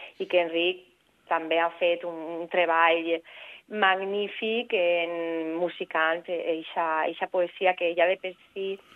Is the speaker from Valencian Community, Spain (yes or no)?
yes; Valencia, Valencian Community, Spain; born there; jo vaig naixer a València, val? El que passa és que tota la meva família ve de Conca, ve de la Manxa.